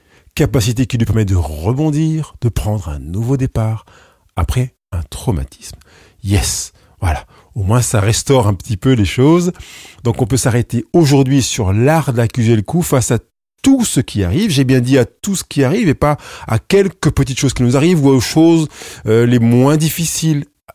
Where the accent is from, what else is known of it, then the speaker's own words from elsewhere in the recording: Auvergne-Rhône-Alpes, France; comme on les connaît à Lyon, là où j'ai grandi, dans la campagne lyonnaise